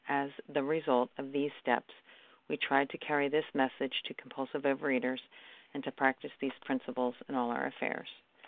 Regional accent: Collegeville, Pennsylvania, United States; I'm from Collegeville, Pennsylvania

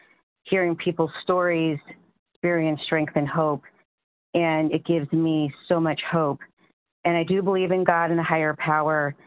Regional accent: Philadelphia, Pennsylvania, United States; I am from Philadelphia

